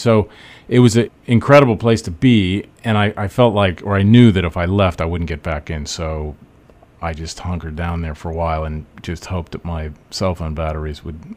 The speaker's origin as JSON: {"language": "English", "region": "Florida", "country": "United States", "said": "Yeah, I worked for the Miami Herald before that. Mm-hmm. I'm from Florida."}